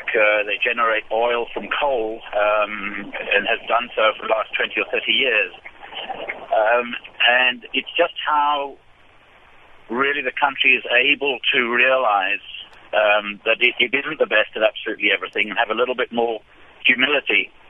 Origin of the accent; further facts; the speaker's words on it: South Africa; moved away as an adult; now in United States; I came from South Africa 11 years ago